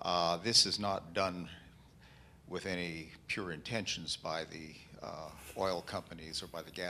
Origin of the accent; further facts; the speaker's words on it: Wyoming, United States; I'm from Wyoming